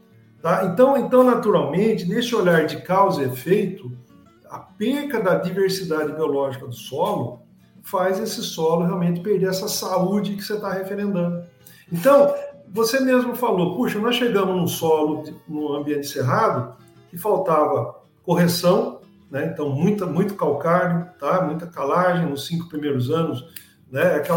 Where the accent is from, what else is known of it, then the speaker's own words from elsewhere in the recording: Limeira, São Paulo, Brazil; accent: Limeira; Com todo o meu sotaque, viu meu sotaque de Limeira, do lado de Piracicaba, né? Falei, nós somos o caipira original, né?